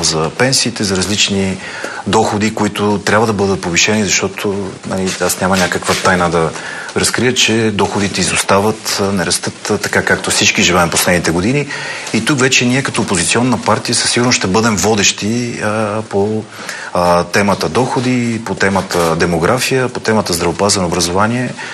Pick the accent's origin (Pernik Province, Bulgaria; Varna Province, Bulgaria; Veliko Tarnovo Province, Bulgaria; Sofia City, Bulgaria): Pernik Province, Bulgaria; Pernik; Аз съм перничанин, продължавам да си живея в Перник.